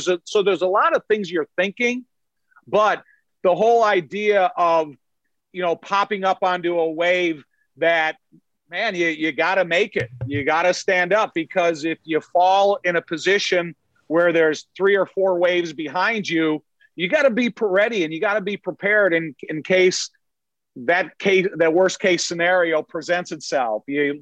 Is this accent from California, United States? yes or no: no; Joliet, Illinois, United States; I grew up in Joliet my whole life. I've been a Bears fan my whole life since 1961.